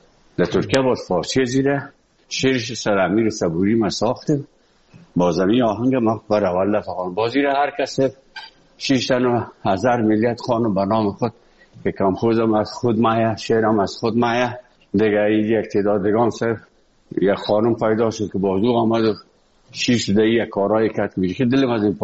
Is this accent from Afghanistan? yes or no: yes; Afghanistan; moved away; وقتی که من از افغانستان بر آمدم